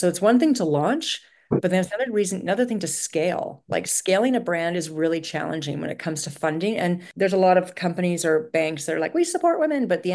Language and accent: English; Canada; We need, as Canadians, to be like, if there is a Canadian option, I'm buying Canadian.